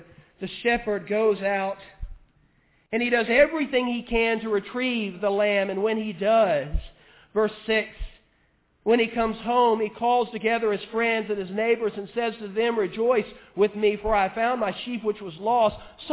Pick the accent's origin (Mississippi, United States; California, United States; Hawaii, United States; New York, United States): Mississippi, United States; Now, I grew up down in Mississippi, and sometimes I'd have to watch my dad's cows.